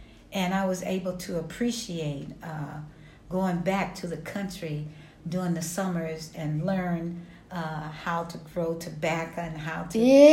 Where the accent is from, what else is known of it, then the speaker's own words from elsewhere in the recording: Washington, District of Columbia, United States; also born or lived in Victoria, Virginia; Yes. I was born in Victoria, Virginia, but actually raised in Washington, D.C.